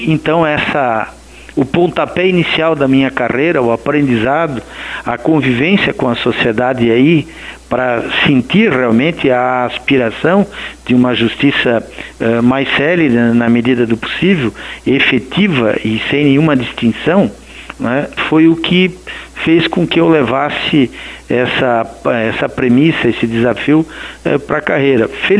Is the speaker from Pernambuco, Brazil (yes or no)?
no; Santa Catarina, Brazil; mas como catarinense, como tendo já desenvolvido esse trabalho em matérias similares aí, não pude recusar